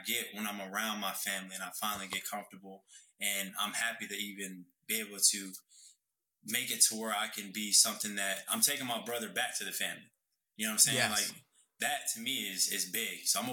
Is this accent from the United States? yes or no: yes; North Carolina, United States; because I'm from North Carolina.